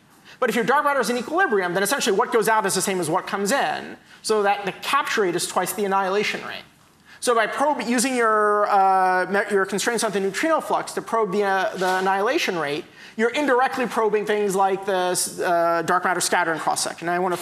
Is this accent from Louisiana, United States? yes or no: no; California, United States; I'm a Californian, I don't do hockey.